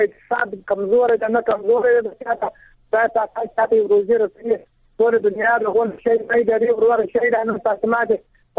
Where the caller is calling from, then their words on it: Nangarhar, Afghanistan; زه په ننګرهار کې یم، د سیټګرم ولسوالۍ.